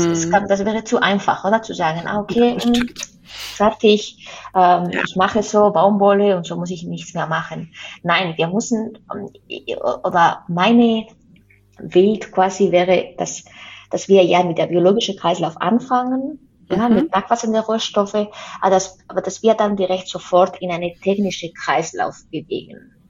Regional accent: Spain; German is a second language; ich komme ja aus Spanien

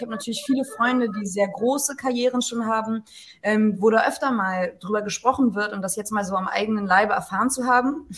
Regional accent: Hamburg, Germany; born there; Ich bin gebürtige Hamburgerin. Allerdings kommt mein Vater aus England, meine Mutter aus Deutschland. Deswegen, ich bin halb Engländerin, halb Deutsche. Und habe nie so richtig in England gelebt

